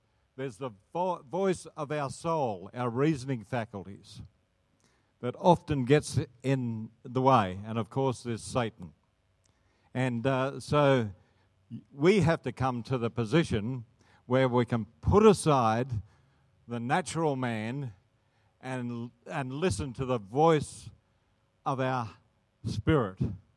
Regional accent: Kalgoorlie, Western Australia, Australia; we're country bumpkins from Kalgoorlie, 600 kilometres inland from Perth. And so we're just very simple folk

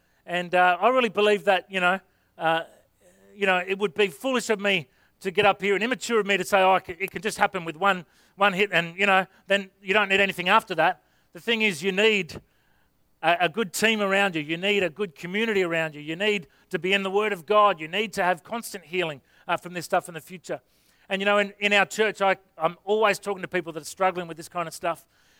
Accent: Coffs Harbour, New South Wales, Australia; he is the chairman of the Ministers Fraternal in Coffs Harbour, my hometown, and pastors a church called Blue Cross Church there.

